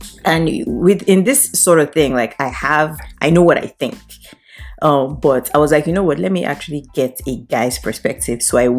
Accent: Canada; You know me being Canadian and all, like, I don't really like these African things.

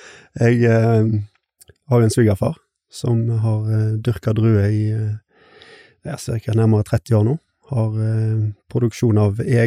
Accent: Stord, Vestland, Norway; og er 35 år gammel. Jeg kommer fra Stord.

